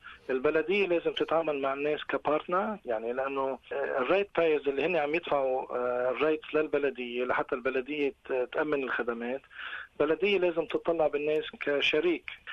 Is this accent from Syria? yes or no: yes; Syria; ما فيني أنا سوري